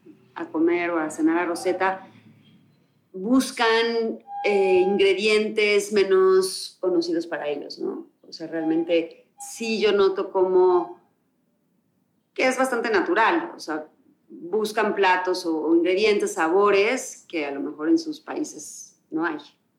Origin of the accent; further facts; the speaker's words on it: Mexico; Soy mexicana, crecí en México, los ingredientes que más conozco son los de este país.